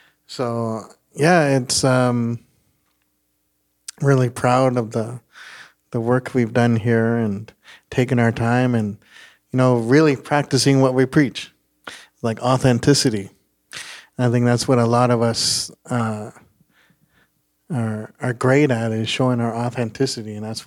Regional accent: Kwantlen First Nation, British Columbia, Canada; I'm so proud I'm from Kwantlen First Nation, and that this is my history, this is mom's history

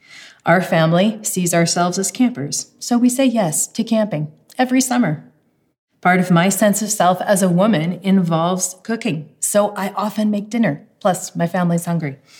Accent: United States; I might say that I grew up in the United States. It's true, I did.

